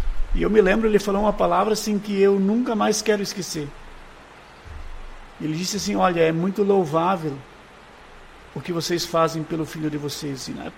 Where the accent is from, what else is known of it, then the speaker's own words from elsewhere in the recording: Brazil; Porque como brasileiro, eu sempre costumo dizer